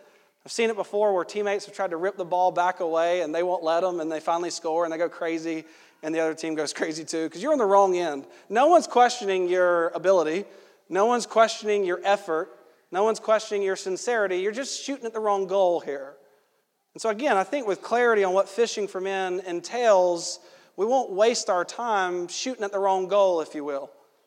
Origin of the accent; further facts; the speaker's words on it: Georgia, United States; this could be because of the way I grew up in Georgia.